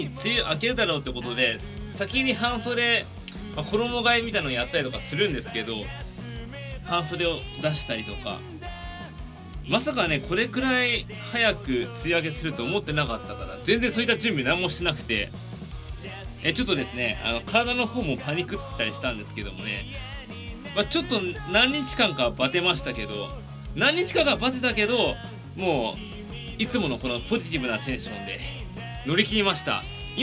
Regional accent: Tokyo, Japan; 東京都出身です。東京に生まれて東京で育って32年、

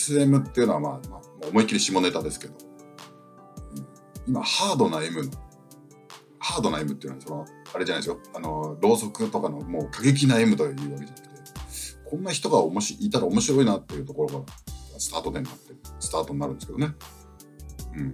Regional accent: Hokkaido, Japan; 私も北海道なんですよっつったら

